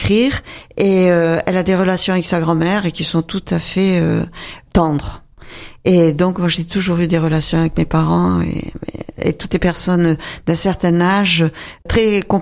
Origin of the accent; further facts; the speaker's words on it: Montpellier, Occitanie, France; puisque moi je suis méditerranéenne. Je suis de Montpellier.